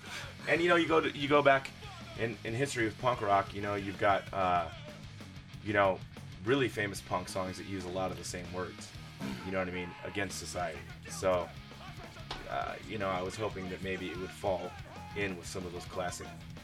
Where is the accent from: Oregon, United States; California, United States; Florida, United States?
California, United States; I grew up in California, it's such a mixed bag of people.